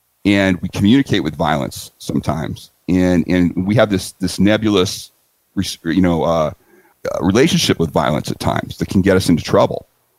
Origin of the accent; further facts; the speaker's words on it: San Diego, California, United States; I'm feeling very comfortable in San Diego. It's my hometown.